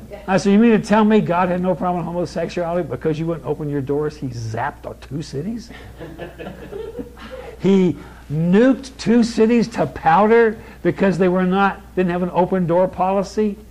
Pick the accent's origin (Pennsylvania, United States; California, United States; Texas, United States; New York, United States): California, United States; also born or lived in Kentucky; now in -; I'm from the South. I was born in Kentucky. I was raised in California, so I missed the accent, but my parents had that sweet accent.